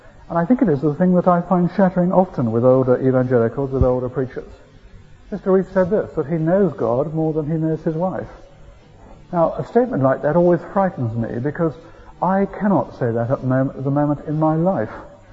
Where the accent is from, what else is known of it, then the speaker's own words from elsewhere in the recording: Scotland, United Kingdom; Being a Scot, let me quote from a Scottish writer